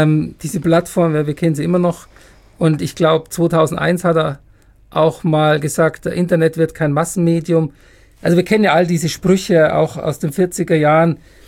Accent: Munich, Bavaria, Germany; In meiner Heimatstadt, genau.

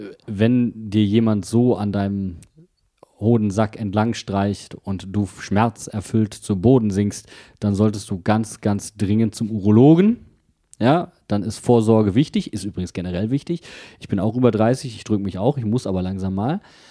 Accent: North Rhine-Westphalia, Germany; Ich komme aus Nordrhein-Westfalen

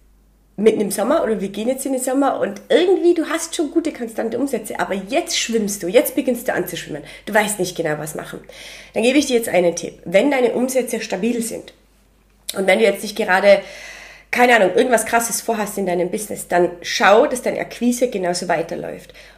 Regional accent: Tyrol, Austria; wie man so bei uns in Tirol gerne sagen würde

